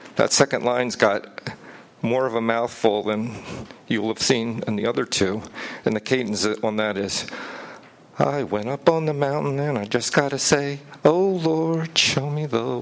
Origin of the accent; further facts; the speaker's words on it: Baltimore, Maryland, United States; I was from Baltimore, so we were in the Patapsco River Valley taking a hike there.